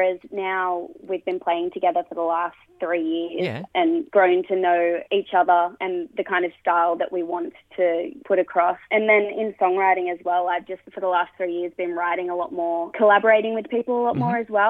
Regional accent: Cronulla, New South Wales, Australia; Cronulla is my hometown.

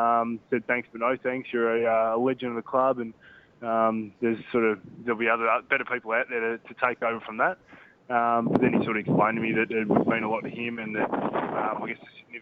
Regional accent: Geelong, Victoria, Australia; I grew up in Geelong and barracked for Hawthorne

